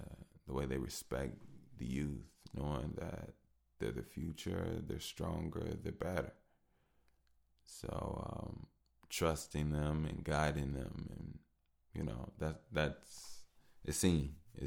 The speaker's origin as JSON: {"language": "English", "town": "Chicago", "region": "Illinois", "country": "United States", "said": "If I gotta go bundle up and put clothes on and put my long johns on, I'm from Chicago."}